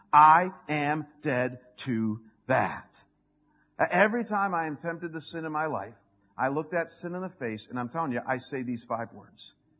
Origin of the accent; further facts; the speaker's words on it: United States; probably just because I'm American and I'm short, is my weight.